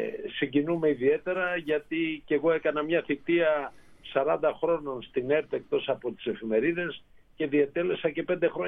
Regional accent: Pylos, Peloponnese, Greece; ο Κωστής Τσικλητήρας ήταν από τα μέρη μου, την Πύλο της Μεσσηνίας.

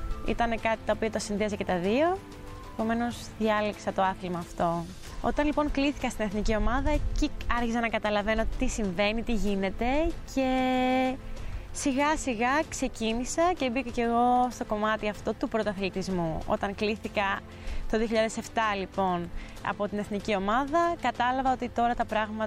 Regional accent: Nafpaktos, West Greece, Greece; όσο μπορώ να ανεβαίνω και στο χωριό αλλά και στην Αύπακτο να έρχομαι, γιατί πραγματικά τον αγαπώ τον τόπο μου και έχω πολύ όμορφες αναμνήσεις.

